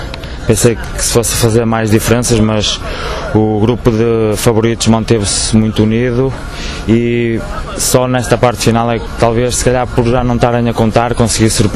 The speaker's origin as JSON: {"language": "Portuguese", "town": "Guimarães", "region": "Braga", "country": "Portugal", "said": "Estou a correr em casa, sou de Guimarães"}